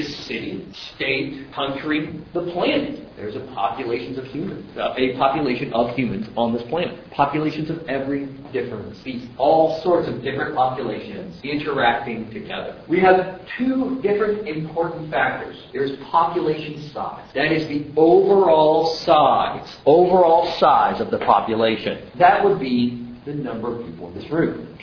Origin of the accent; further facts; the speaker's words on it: Ohio, United States; now in Scottsdale, United States; I was an emigrant from Ohio, and I'm an immigrant into Scottsdale, into Arizona, okay?